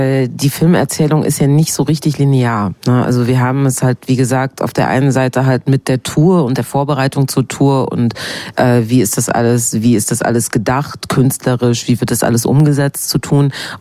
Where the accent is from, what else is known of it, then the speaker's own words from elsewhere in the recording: North Rhine-Westphalia, Germany; weil ich komme ja auch gar nicht aus Berlin. Ich bin ja aus dem Ruhrpott.